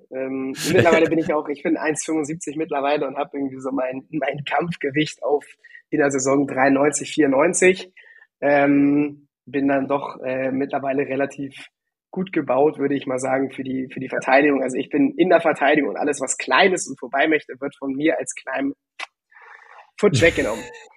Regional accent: Hamburg, Germany; now in Frankfurt, Germany; ich bin eigentlich aus Hamburg, also schöne Norddeutscher, ne? Bin dann nach Frankfurt gezogen

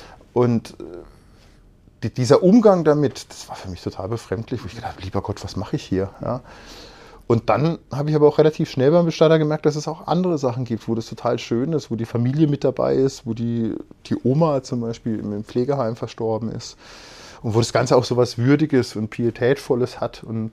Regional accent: Freiburg, Baden-Württemberg, Germany; also born or lived in Würzburg; dann habe ich hier nach Freiburg gewechselt in meine Heimat zurück.

